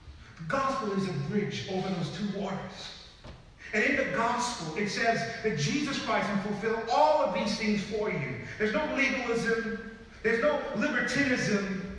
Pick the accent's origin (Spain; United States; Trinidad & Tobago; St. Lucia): St. Lucia; growing up in St. Lucia